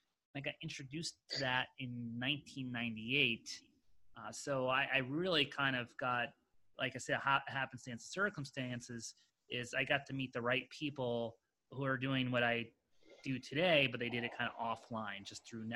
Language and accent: English; Connecticut, United States; also born or lived in Boulder, Colorado; now in San Diego, United States; I grew up in Connecticut, which is basically, I feel like, a giant suburb of New York City.